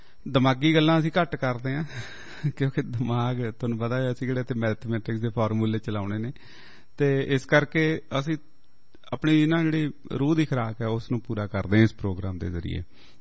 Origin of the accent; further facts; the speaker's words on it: Punjab, India; ਅਸੀਂ ਪੰਜਾਬ ਦੇ ਰਹਿਣ ਵਾਲੇ ਆ